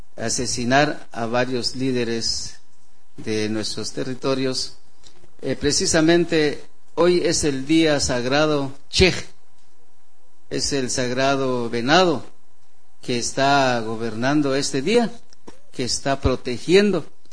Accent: San Juan Ixcoy, Huehuetenango, Guatemala; Vengo de Huehuetenango, San Juan Xcoy, Guatemala.

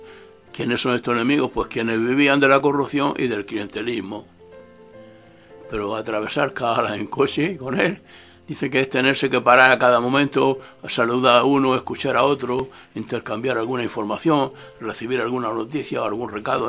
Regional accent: Sierra Leone

